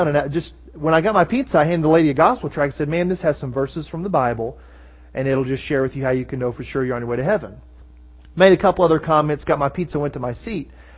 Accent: Georgia, United States; moved away as an adult; now in Colorado, United States; Born and raised in Georgia, and I moved out to Colorado just about a year and a half ago now

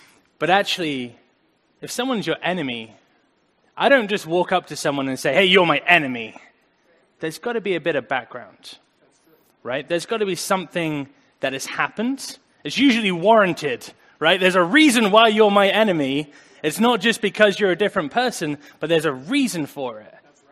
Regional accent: England, United Kingdom; Something I'm particularly proud about being English is the respect level for that type of thing.

